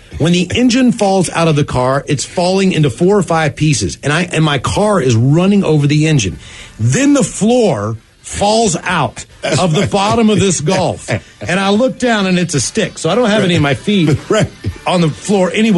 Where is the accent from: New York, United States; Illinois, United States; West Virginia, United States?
West Virginia, United States; I'm from West Virginia.